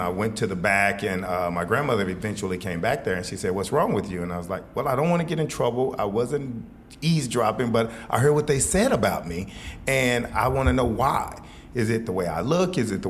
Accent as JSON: {"language": "English", "town": "Fort Worth", "region": "Texas", "country": "United States", "said": "From Fort Worth. I'm originally from Fort Worth."}